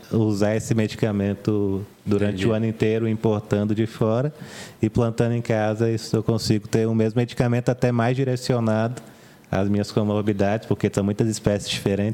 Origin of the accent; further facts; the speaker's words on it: Goiás, Brazil; Eu sou goiano, né?